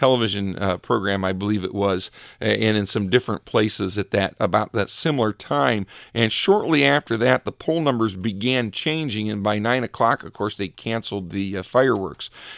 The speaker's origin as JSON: {"language": "English", "region": "Ohio", "country": "United States", "tie": "born or raised there", "said": "I work the poles in, you know, my hometown, and I was working the poles in our town is generally predominantly Republican"}